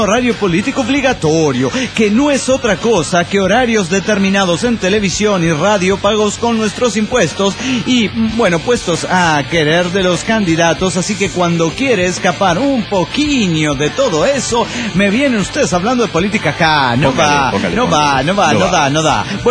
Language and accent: Spanish; Medellín, Antioquia, Colombia; de Medellín, Colombia.